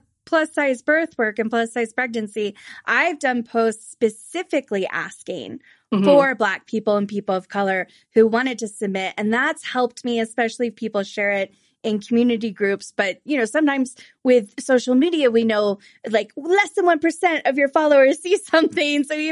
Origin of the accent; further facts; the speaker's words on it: California, United States; Like, growing up in California, there also seemed like an additional pressure and standard of ridiculousness of what beauty looks like.